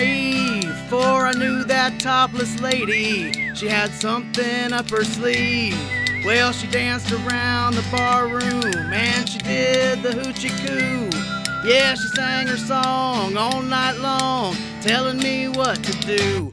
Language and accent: English; Mississippi, United States; Well, I mean, I'm from the South. I'm from Mississippi, and this is like my people's music, you know?